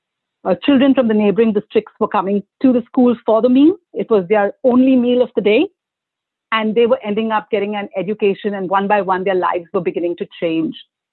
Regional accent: India; So I'm Indian by birth, Spanish by name, U.S. and Canadian by citizenship. I am immensely enriched by the unity in my cultural diversity. I grew up in India.

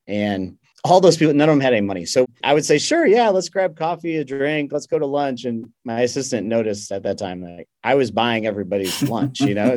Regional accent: Michigan, United States; I grew up in Michigan. I was a pastor's kid.

